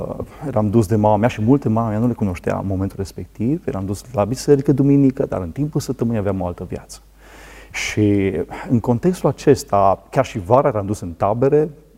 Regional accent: Baia Mare, Maramureș County, Romania; Am crescut la Baia Mare, născut la Baia Mare, maramureșan jet pe jet, da, și venit...

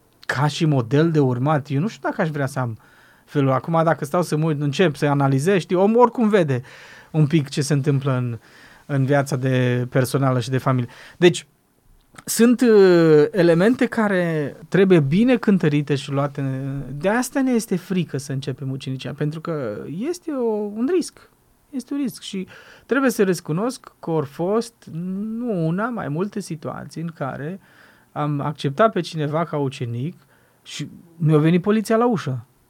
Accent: Banat, Romania; Zicem noi, dacă noi suntem bănățeni, avea accent de oltean sau de regățean.

